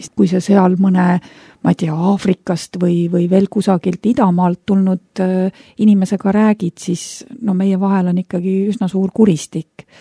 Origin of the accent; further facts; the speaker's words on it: Mulgimaa, Estonia; mina olen kasvanud Mulgimaal täiesti nii-öelda teises Eesti otsas